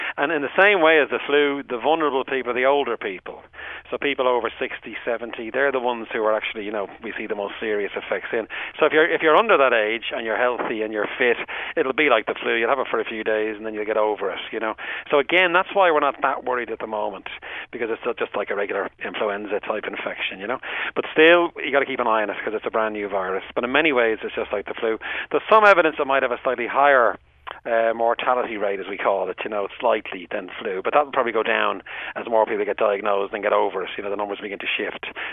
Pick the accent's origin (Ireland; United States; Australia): Ireland; Bray, County Wicklow; I am from Bray, as you know.